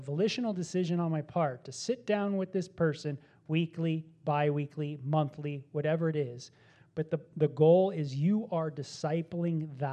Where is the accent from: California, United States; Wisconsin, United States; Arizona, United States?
California, United States; I have friends that I grew up with in California that they're always going to be my friends.